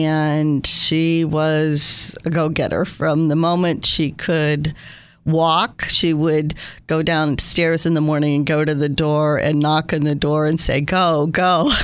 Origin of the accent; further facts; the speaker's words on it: Pennsylvania, United States; someone from my hometown church in Pennsylvania